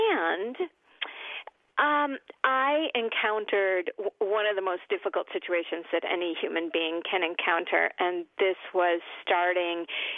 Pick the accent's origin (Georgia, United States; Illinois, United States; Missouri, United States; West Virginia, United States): Illinois, United States; Oak Park; Well, I am from Oak Park, Illinois, a wonderful town, intellectual, lots and lots of opportunities to act and to sing